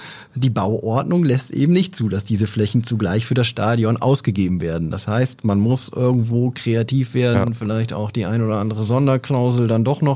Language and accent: German; Oldenburg, Lower Saxony, Germany; ich bin Oldenburger